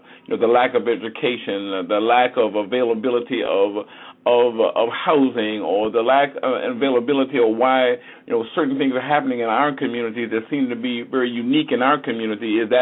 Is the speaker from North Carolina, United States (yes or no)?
no; Washington, District of Columbia, United States; now in Boston, United States; I'm originally from Washington, D.C. My family's kind of comes out of Petersburg, Virginia. I am presently here in Boston, Massachusetts.